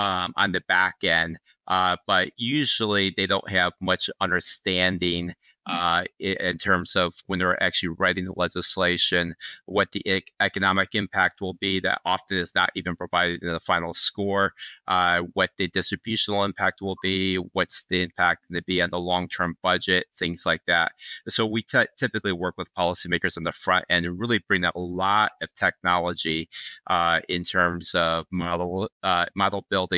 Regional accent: Ohio, United States; now in Philadelphia, United States; Oh, no, I'm definitely from Ohio. So I used to brag that my little hometown has under 500 people. It turns out I was not bragging enough. It only had about 240 people.

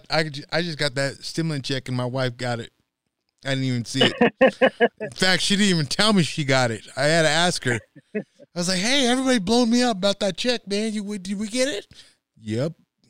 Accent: Nebraska, United States; Here's the thing. I grew up in Nebraska.

